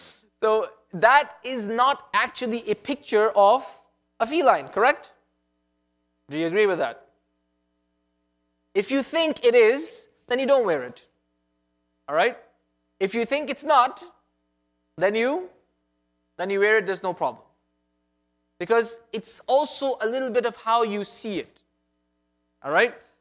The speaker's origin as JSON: {"language": "English", "country": "Canada", "said": "Just because I came from Canada doesn't mean I have a Mickey Mouse on my blanket"}